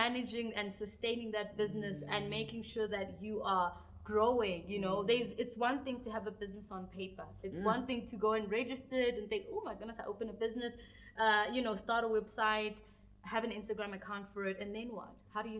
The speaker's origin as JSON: {"language": "English", "town": "Pretoria", "region": "Gauteng", "country": "South Africa", "tie": "born or raised there", "also_born_or_lived": "Limpopo", "said": "I was born in Limpopo, in Lebakomu to be specific. Raised in Pretoria, went to school in Johannesburg, and currently based here with work and family."}